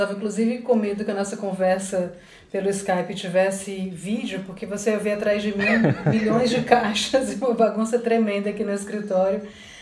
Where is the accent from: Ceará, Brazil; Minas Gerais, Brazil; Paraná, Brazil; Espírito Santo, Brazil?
Ceará, Brazil; Fortaleza; Depois ela foi morar com a minha família em Fortaleza, né? Eu cresci em Fortaleza